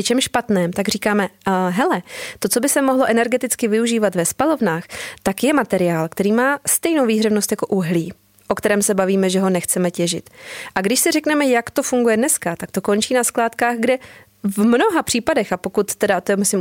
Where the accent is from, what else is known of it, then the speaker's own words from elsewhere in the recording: Vysočina Region, Czechia; Já jsem z Vysočiny, kde je skládka v městě Bystrem, je to u hradu Svojanok v kousíček v nádherné panenské přírodě